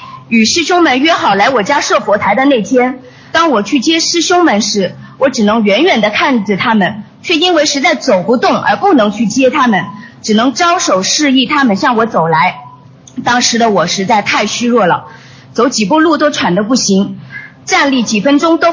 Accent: Paris, Île-de-France, France; 我来自巴黎19区，我母亲在巴黎众多心灵法门的分点中的一个派书点给我结缘了卢军宏台长的两本书

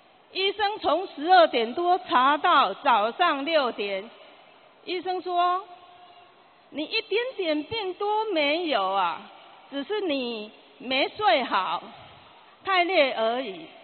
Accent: Taiwan; born there; 我出生在台湾，小时候身体就很不好

